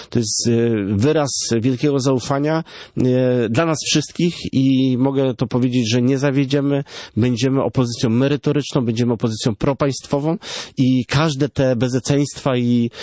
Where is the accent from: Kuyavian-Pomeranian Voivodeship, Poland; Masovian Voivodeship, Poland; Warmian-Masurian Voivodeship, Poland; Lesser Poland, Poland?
Warmian-Masurian Voivodeship, Poland; Ja pochodzę z ziemi elbląskiej